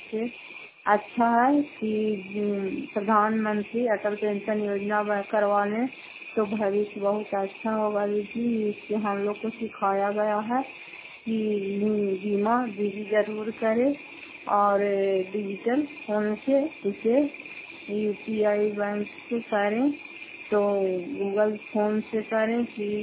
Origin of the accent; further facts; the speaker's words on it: Fatehpur, Bihar, India; घर फतेहपुर, पंचायत मकरौता, जिला नालंदा, खराब कच्चा ब्लॉक की निवासी हूँ